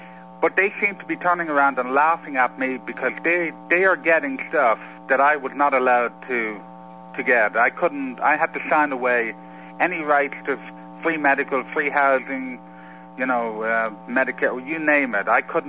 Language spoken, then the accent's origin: English; Ireland; now in United States; I'm an American. I'm proud to be Irish, but I'm damn proud to be an American.